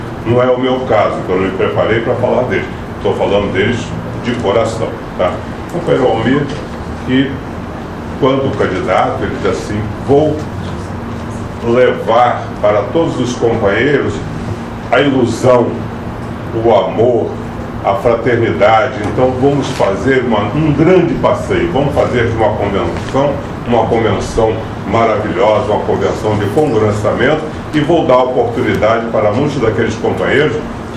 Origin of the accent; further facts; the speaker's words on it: Santa Cruz, Rio de Janeiro, Brazil; Eu sou lá de Santa Cruz, para quem não sabe aí, eu comecei, sou filho de Santa Cruz, Santa Cruzense.